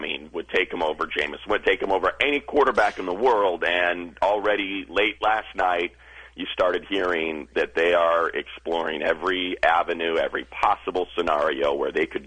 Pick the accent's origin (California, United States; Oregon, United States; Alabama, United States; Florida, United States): Alabama, United States; It's 150 miles from where I grew up in Alabama.